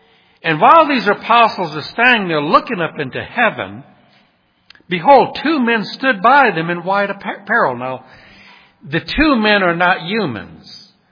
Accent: New Orleans, Louisiana, United States; Now, I'm from New Orleans. My whole life growing up, we'd go to those parades.

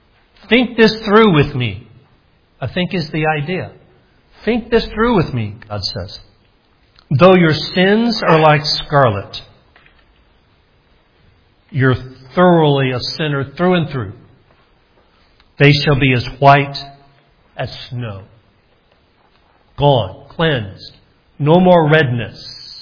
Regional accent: Alabama, United States; also born or lived in Scranton; I'm from Alabama. I hate snow. I lived in the Scranton, Pennsylvania area when I was at Baptist Bible Seminary.

